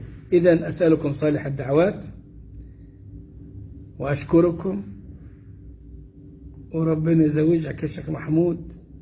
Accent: Sohag, Sohag Governorate, Egypt; والناس يشوفوني يقولون أنت من المنصورة، أقول أنا من سوهاج، يقول لي من المنصورة، عمي أنا من سوهاج

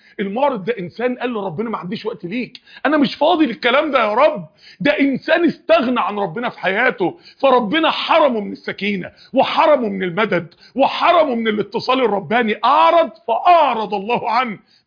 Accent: Mansoura, Dakahlia, Egypt; انا من المنصورة

